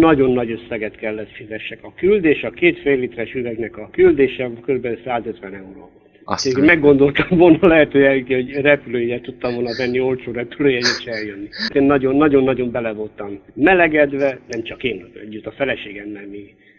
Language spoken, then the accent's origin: Hungarian; Târgu Mureș, Mureș County, Romania; now in Israel; eredetileg Marosvásárhelyről vagyok. 1987-ben kivándoroltunk az egész családdal Izraelbe.